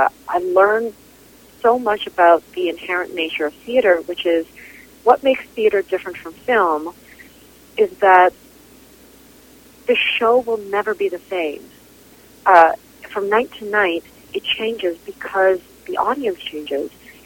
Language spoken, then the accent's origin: English; Port Moody, British Columbia, Canada; Certainly they take place in Port Moody, B.C., where I grew up.